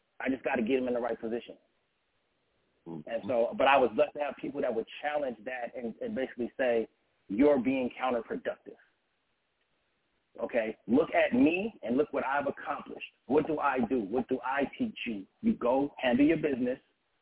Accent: Seven Trees, California, United States; That's just because Seven Trees, California, that's where I grew up. I grew up in Seven Trees, California.

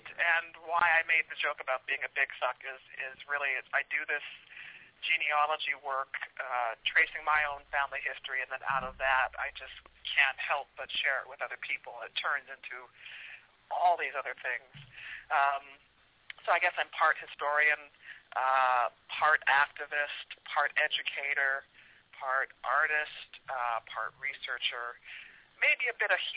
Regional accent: Vancouver, British Columbia, Canada; also born or lived in Oakland; Okay, I grew up in Vancouver. I'm American born. I was born in Oakland, California.

